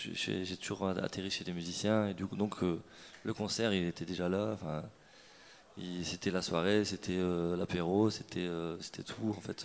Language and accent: French; France; en tant que Français d'écouter la radio, c'est génial parce que on comprend pas